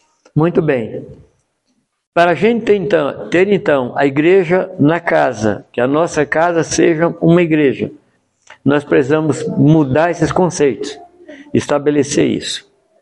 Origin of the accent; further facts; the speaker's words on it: Minas Gerais, Brazil; E o terceiro grande defeito, eu sou mineiro.